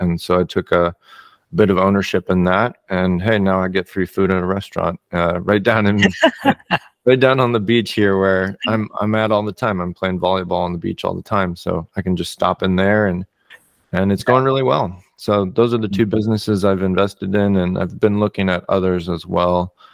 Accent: San Diego, California, United States; I'm from San Diego. San Diego is where my heart's at.

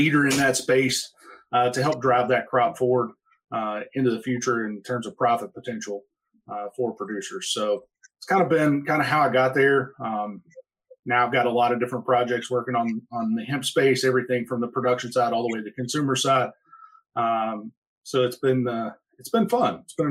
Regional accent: Kentucky, United States; Since I'm originally from Kentucky, it kind of made sense to take an opportunity to spend some time in this crop

